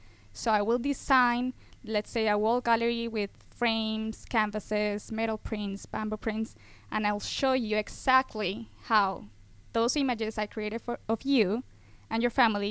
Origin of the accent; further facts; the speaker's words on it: Colombia; born there; English is a second language; I was born in Colombia, but there I graduated actually from nursing and aesthetics.